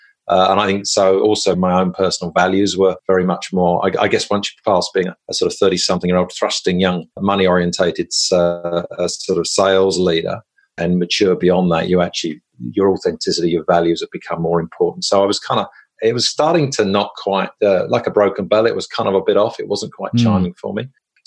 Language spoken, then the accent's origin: English; England, United Kingdom; now in Sydney, Australia; a 54-year-old man living and working in Sydney. Now, from my accent, this is, we'll probably understand, I'm originally from the UK. I'm English.